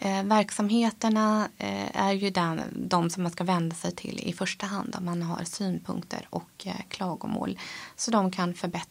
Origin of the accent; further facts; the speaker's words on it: Örebro, Örebro County, Sweden; born there; jag är ju född i Örebro. Man har en kinesisk bakgrund från början. Min mamma växte upp i Vietnam och min pappa i Malaysia. Men de träffades i Sverige.